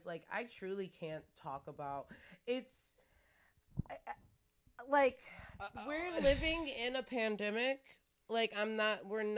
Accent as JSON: {"language": "English", "town": "Detroit", "region": "Michigan", "country": "United States", "said": "Bitch, we're literally from Detroit area."}